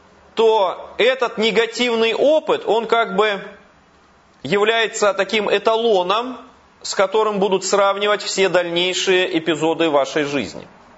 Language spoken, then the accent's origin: Russian; Budyonnovsk, Stavropol Krai, Russia; Вот я помню мой родной город Буденновск